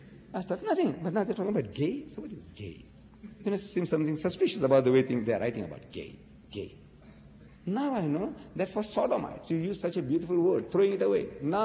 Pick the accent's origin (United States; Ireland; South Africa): South Africa; See, we are in close contact with Britain because we are English-speaking people. It was South Africa was a colony of Britain. So we are in close contact.